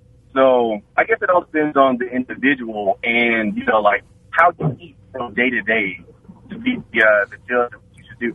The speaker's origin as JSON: {"language": "English", "region": "the South", "country": "United States", "said": "So I'm originally from the South."}